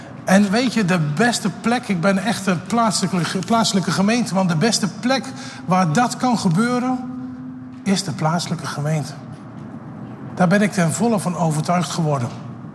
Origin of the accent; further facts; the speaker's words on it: Netherlands; ik ben Nederlander, ik weet wel heel duidelijk wat ik ervan vind.